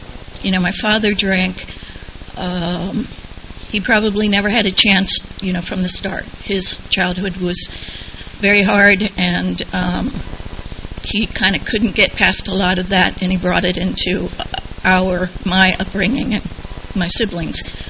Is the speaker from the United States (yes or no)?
yes; Swarthmore, Pennsylvania, United States; born there; I was born in Pennsylvania, Swarthmore, Pennsylvania. It's a pretty little town. I'm one of six kids in a Catholic home